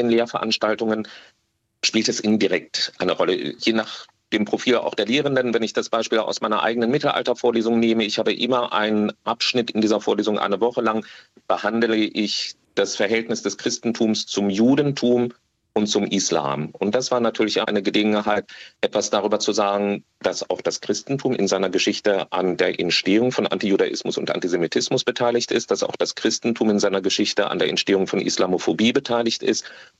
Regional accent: Germany; now in United States; das wir als Deutsche mitbringen

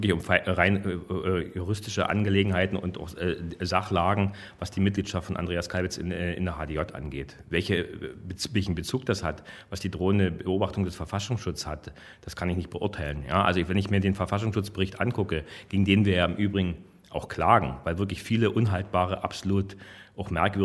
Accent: East Germany, Germany; Wissen Sie, ich bin in der DDR aufgewachsen.

